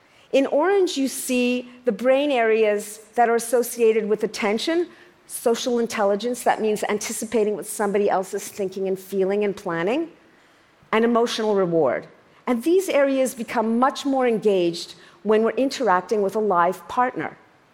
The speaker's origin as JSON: {"language": "English", "country": "Canada", "said": "to play old-timers hockey, I'm Canadian after all"}